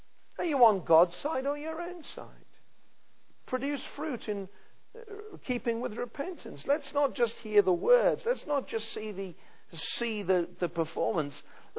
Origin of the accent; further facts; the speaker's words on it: United Kingdom; surely because I'm British